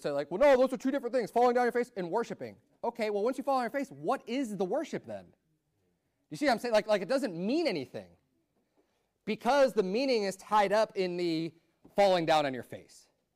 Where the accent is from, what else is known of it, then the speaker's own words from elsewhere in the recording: United States; Now, I'm an American, right?